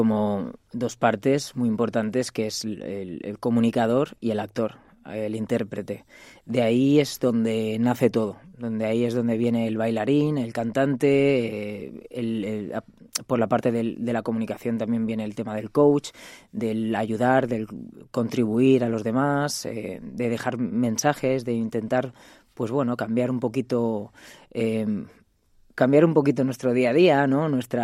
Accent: Alicante, Valencian Community, Spain; born there; moved away; Nací aquí en Alicante y bueno, me fui a Madrid y luego ya estuve pues viajando por toda España, por Europa y por el mundo

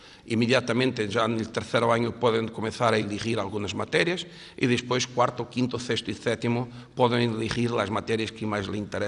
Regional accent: Portugal; Si yo tengo el mío Día Nacional, el portugués, pero para mí este es tan importante como el Día Nacional

